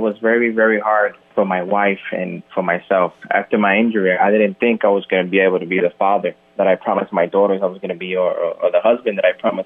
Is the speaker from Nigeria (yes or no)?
no; Puerto Rico; born there; Well, I was born in Puerto Rico